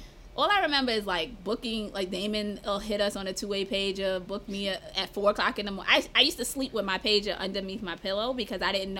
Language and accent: English; Harlem, New York, United States; But once he found out I was from 1189 and he found out I was from Harlem, that was it for him. Because him is like, Harlem sticks together.